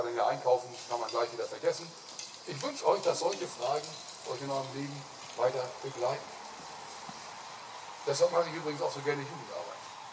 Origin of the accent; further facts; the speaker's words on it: Switzerland; als Schweizer muss ich auch mal Schweizer Produkte vorstellen